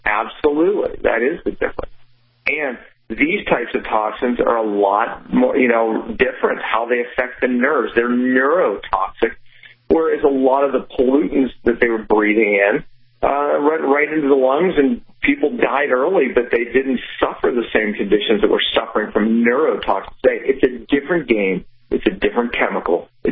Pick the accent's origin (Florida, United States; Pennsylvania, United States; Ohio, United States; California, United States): Pennsylvania, United States; Pittsburgh; You know, I remember I grew up in Pittsburgh, and, you know, today there's a lot of focus on the environment.